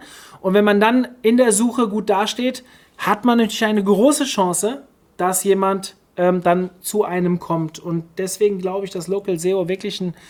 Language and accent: German; Hofheim, Germany; auf Friseur Hofheim, meine Heimatstadt